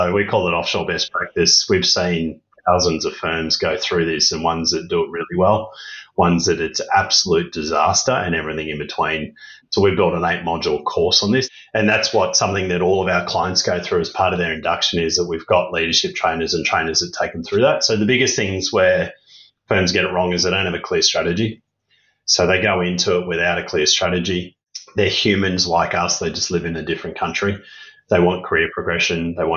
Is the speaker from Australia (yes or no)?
yes; Australia; I'll use Australians, I'm an Aussie, so I can use this.